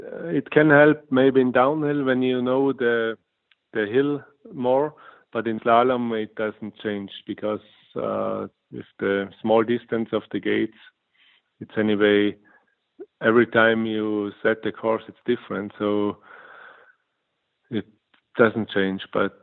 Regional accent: St. Anton am Arlberg, Tyrol, Austria; we had the World Championship in St. Anton at my hometown.

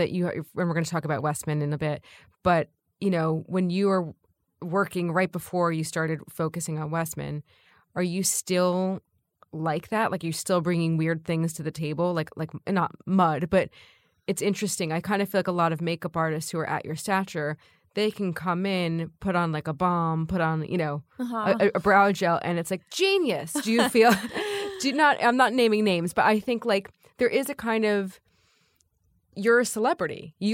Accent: New Jersey, United States; I'm from New Jersey

